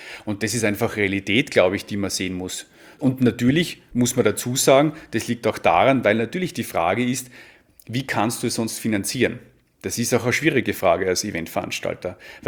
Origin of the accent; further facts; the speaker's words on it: Tyrol, Austria; auch hier jetzt in meinen Heimatregion Tirol